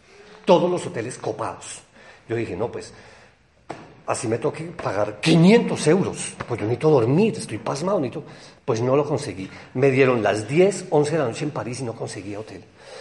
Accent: Barcelona, Catalonia, Spain; I'm from Barcelona, I'm from Spain, I'm Spain. Yo no soy colombiano, yo soy español, yo soy de Barcelona.

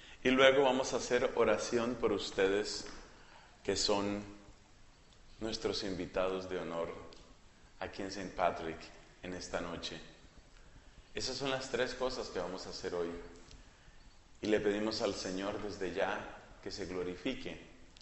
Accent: Colombia; also born or lived in Ireland; Yo vengo de Colombia, bueno, he estado viviendo unos años en Irlanda

